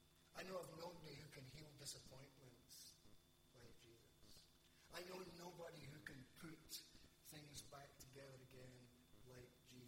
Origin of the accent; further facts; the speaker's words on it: Catrine, Scotland, United Kingdom; I'm originally from Catron, a wee village near Cumnock.